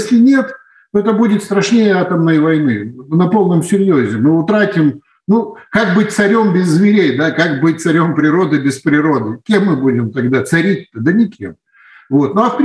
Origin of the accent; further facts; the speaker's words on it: Krasnoyarsk, Krasnoyarsk Krai, Russia; Я из Сибири, из города Красноярска.